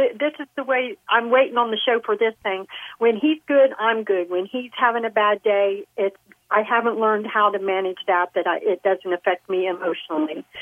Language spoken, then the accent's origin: English; Florida, United States; I'm from Florida. I just came across your show.